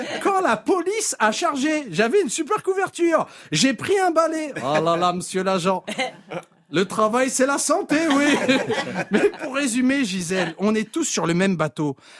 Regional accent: Vichy, Auvergne-Rhône-Alpes, France; born there; Je suis né à Vichy, en Douille.

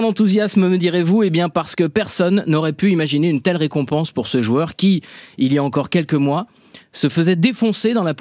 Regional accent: Saint-Étienne, Auvergne-Rhône-Alpes, France; je vais faire ce pourquoi j'ai été embauché sur cette émission en tant que Stéphanois.

